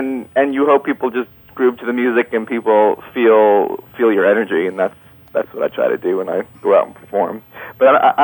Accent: New York, United States; whether it's my being Jewish or my being a New Yorker or my being a man or my being an uncle

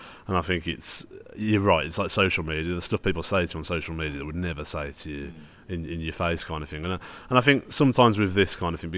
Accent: Birmingham, West Midlands, United Kingdom; being a Brummie is absolutely incredible. So, yeah, man, up the really Birmingham.

